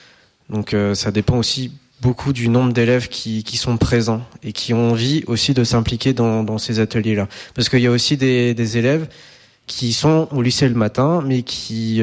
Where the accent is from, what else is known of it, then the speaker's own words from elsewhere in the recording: Angers, Pays de la Loire, France; Moi, je ne viens pas de Saint-Nazaire, je viens d'Angers.